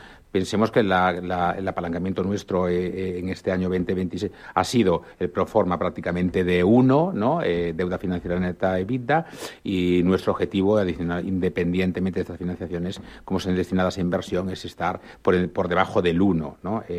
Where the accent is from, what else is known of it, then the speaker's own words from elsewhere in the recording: Galicia, Spain; como buen gallego, ¿no?